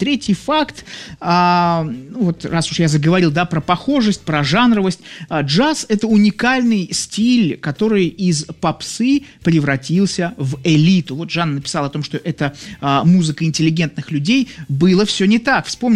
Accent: Saint Petersburg, Russia; born there; я родился в Ленинграде.

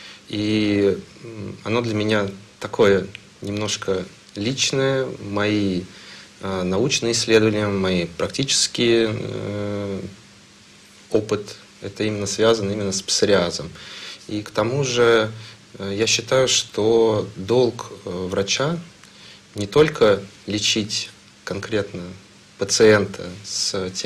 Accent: Saint Petersburg, Russia; Я родился в Санкт-Петербурге. У меня родители большую часть жизни прожили в Санкт-Петербурге. И, наверное, я могу о себе говорить, что Санкт-Петербург – это мой родной город.

